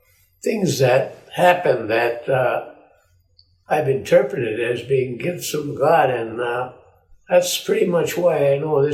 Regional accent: Hancock, Michigan, United States; born there; also born or lived in Montana; now in Seattle, United States; I was born in Hancock. Then I was part of the congregation in Montana.

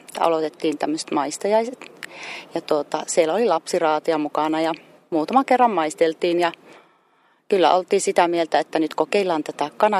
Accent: Laukaa, Central Finland, Finland; Olen Laukaasta kotoisin ja minulla on 8 lasta ja 5 lastenlasta. Ja Laukaassa asuttu nyt noin 10 vuotta.

